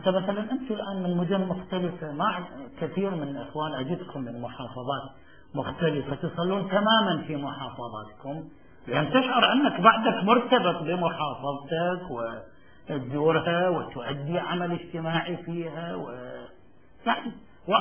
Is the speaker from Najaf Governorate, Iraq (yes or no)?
yes; Najaf, Najaf Governorate, Iraq; also born or lived in Baghdad; أنا كنت أنا ابن النجف ولست في النجف، ثم انتقلنا إلى بغداد في فترة ما